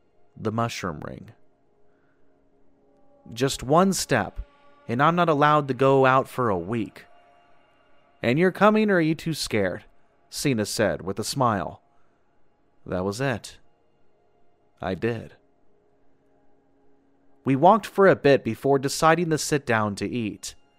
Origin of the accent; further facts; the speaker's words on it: East of England, United Kingdom; A small village in East Anglia, my hometown. We lived in quite a big house compared to everyone else's in the small cottages.